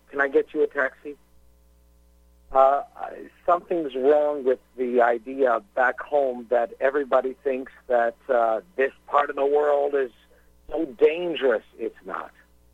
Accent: Canada; now in China; I'm a Canadian teacher. I've been living in China for 11 years

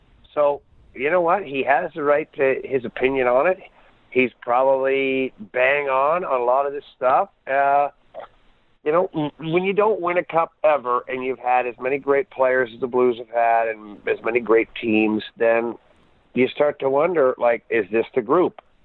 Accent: Ottawa, Ontario, Canada; and being from Ottawa as my hometown, I certainly have a lot of people I know there.

